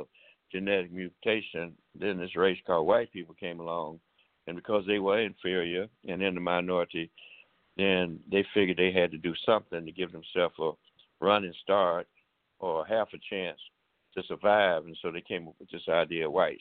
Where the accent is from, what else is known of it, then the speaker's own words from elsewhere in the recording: Alabama, United States; when I was a boy growing up in Alabama